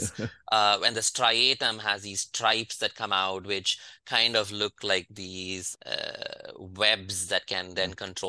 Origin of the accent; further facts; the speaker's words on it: India; So I grew up in India, but we didn't do any tarot.